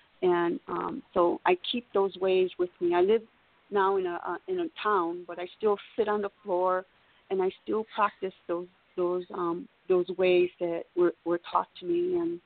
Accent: Michigan, United States; I grew up in Michigan, in the lower part of Michigan.

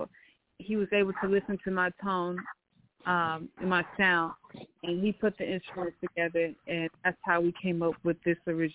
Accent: Inglewood, California, United States; No, I'm born and raised. I was born and raised in California. It's from Inglewood.

